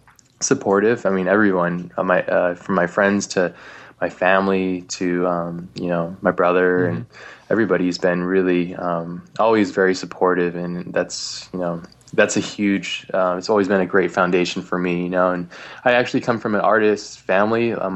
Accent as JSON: {"language": "English", "region": "Hawaii", "country": "United States", "tie": "born or raised there", "said": "I grew up in Hawaii, but it was a way for me to kind of create the worlds that I couldn't afford."}